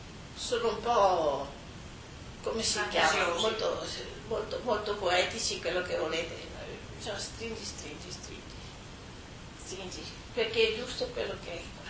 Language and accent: Italian; Germany; Italian is a second language; Che io sono tedesca, capisco